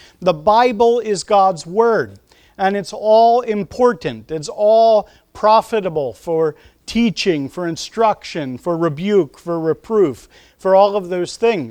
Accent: Pennsylvania, United States; We come from Pennsylvania. We live near Reading, Pennsylvania, if that is a city familiar to you.

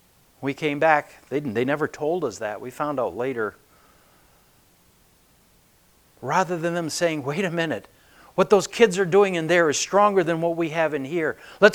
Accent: Brazil; Growing up in Brazil

